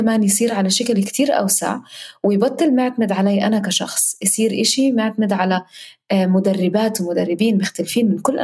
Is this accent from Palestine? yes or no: yes; Palestine; وكوني أنا فلسطينية.